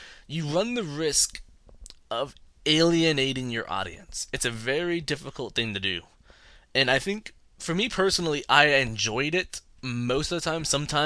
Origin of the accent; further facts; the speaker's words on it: North Carolina, United States; accent: southern; As if anyone's fooled by my horrible southern accent. And you'd think from North Carolina I'd have kind of sort of one. And I have noticed that when I get really nervous, it comes out.